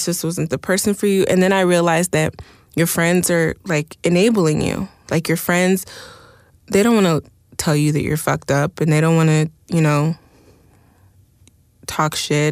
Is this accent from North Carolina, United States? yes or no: no; Oxnard, California, United States; like the first time I freaked where I grew up in Oxnard, there was like this skating rink.